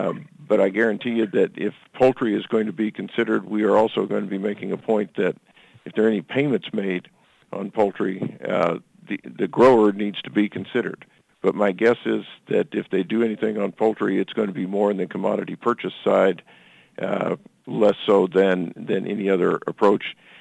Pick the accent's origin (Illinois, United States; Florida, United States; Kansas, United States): Kansas, United States; I grew up in Southwest Kansas, and we deal a lot with, you know, my granddad and dad grew grain sorghum